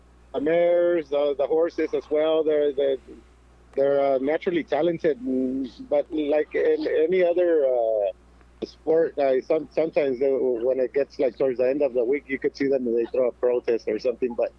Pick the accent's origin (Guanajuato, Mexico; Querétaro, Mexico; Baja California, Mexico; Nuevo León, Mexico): Guanajuato, Mexico; I'm originally from Guanajuato, Mexico.